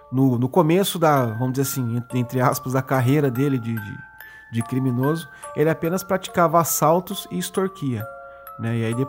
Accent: Mogi das Cruzes, São Paulo, Brazil; eu me lembro que quando eu era criança, facilmente aqui em Mogi das Cruzes o pessoal descia para Bertioga de carona

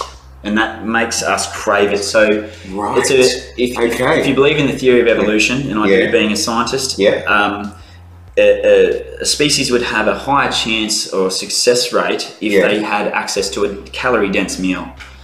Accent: Maclean, New South Wales, Australia; So I grew up in the country to start with. I grew up in McLean, northern New South Wales, Scottish town of Australia.

